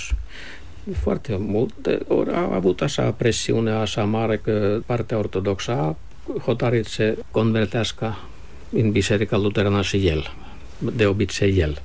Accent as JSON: {"language": "Romanian", "region": "Central Finland", "country": "Finland", "tie": "born or raised there", "said": "Eu m-am născut în vestul Finlandei, unde părinții mei au fost plasați pentru o perioadă până se găsește ceva mai permanent, și când locul mai permanent a fost găsit în mijlocul Finlandei, undeva, unde lumea era luterană. Totuși, noi, ortodoxi carelian, am fost plasați cumva la un loc."}